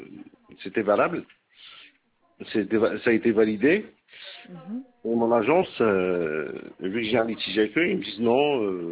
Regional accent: Morocco; Mais moi, je suis marocain.

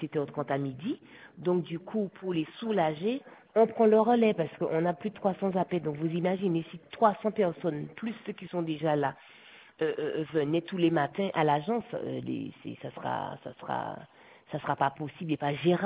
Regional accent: Guadeloupe, France; Je suis une Guadeloupéenne, moi.

